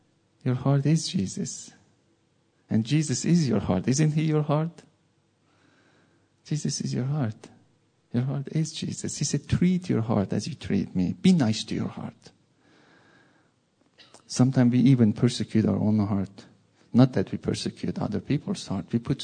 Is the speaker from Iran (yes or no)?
yes; Iran; English is a second language; English is not my first language. I'm from Iran, you know. And speak another language.